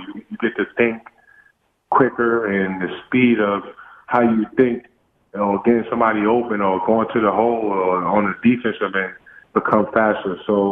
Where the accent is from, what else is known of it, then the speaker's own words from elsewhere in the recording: Coney Island, New York, United States; Growing up in Coney Island, you know, it's tough.